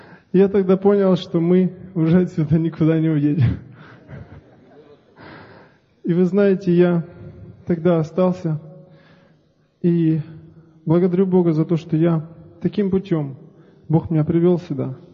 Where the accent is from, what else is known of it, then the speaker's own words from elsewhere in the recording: Berdyansk, Zaporizhzhia Oblast, Ukraine; Я из Запорожской области, это город Бердянск.